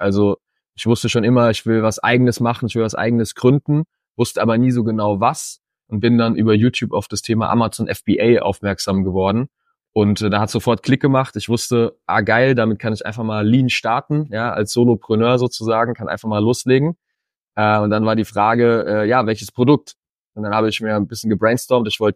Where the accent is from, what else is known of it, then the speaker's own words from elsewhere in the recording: Frankfurt, Hesse, Germany; Gründer von Störte Bäcker. Ich komme hier aus Frankfurt, sitze hier gerade bei uns im Büro.